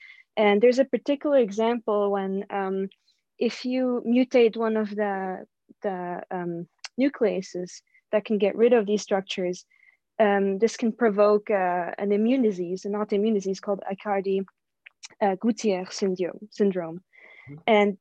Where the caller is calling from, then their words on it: Switzerland; English is a second language; I'm actually tuning in from overseas. I'm actually from Switzerland.